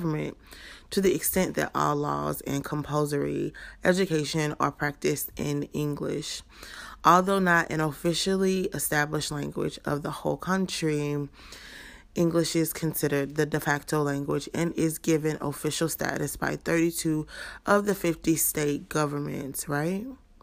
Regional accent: Louisiana, United States; Okay, so I was born and raised in Louisiana, North Louisiana to be exact, okay?

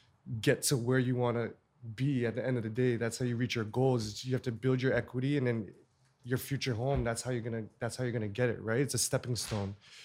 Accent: Scarborough, Ontario, Canada; We're from Scarborough, yeah.

